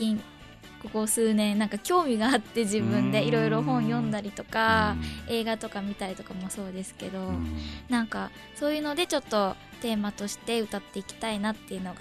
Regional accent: Fukui, Japan; now in Tokyo, Japan; 福井県から、出てきまして、今上京して3年4年くらいかな、

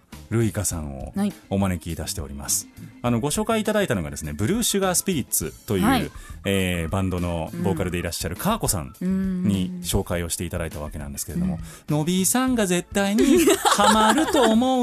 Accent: Kobe, Hyogo, Japan; 地元僕神戸なんですけど

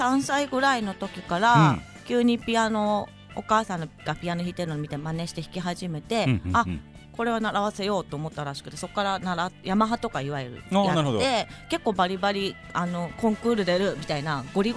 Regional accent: Tokyo, Japan; also born or lived in Hong Kong; 東京出身っていうか東京育ちって書き方してますね

